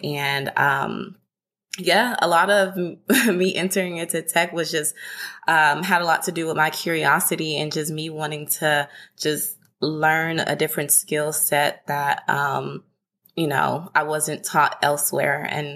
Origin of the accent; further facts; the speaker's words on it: Houston, Texas, United States; So like I said, I'm originally from Houston, Texas. I actually went to school up north, well, the northern side of Texas, so in Denton.